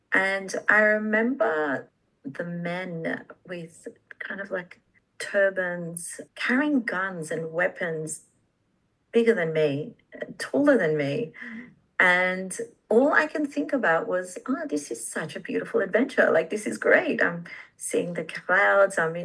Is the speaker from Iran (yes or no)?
yes; Iran; now in Australia; I'm a refugee from Iran, and we had to escape Iran due to persecution because we are Baha'is, which happened in 1989 is when we settled in Australia.